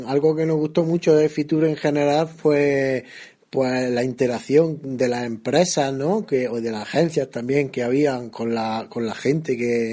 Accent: Granada, Andalusia, Spain; Andalucía nos gustó bastante porque, claro, somos de Granada

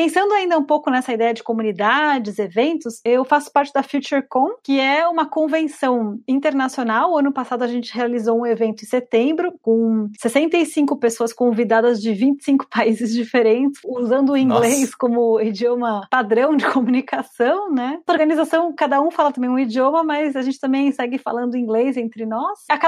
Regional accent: São Paulo, Brazil; born there; Bom, eu nasci em São Paulo em 1979, então já faz um tempo.

